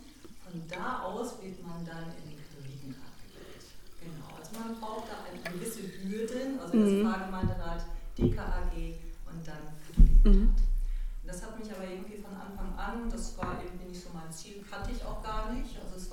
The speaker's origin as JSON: {"language": "German", "town": "Cloppenburg", "region": "Lower Saxony", "country": "Germany", "said": "Ich komme aus Kloppenburg. Ich glaube, mich ist schon gut katholisch."}